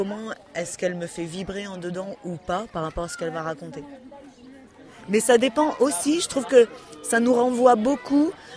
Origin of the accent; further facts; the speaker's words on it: Grenoble, Auvergne-Rhône-Alpes, France; Oui, je suis de Grenoble.